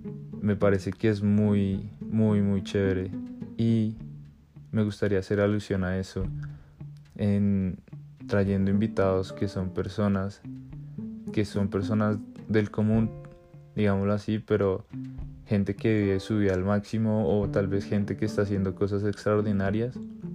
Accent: Colombia; born there; Soy ingeniero mecatrónico de profesión. Nací en Colombia.

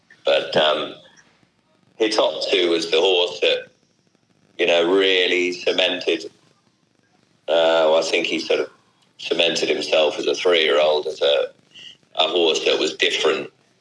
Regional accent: Newmarket, East of England, United Kingdom; moved away as an adult; I grew up in Newmarket and was keen to see the world.

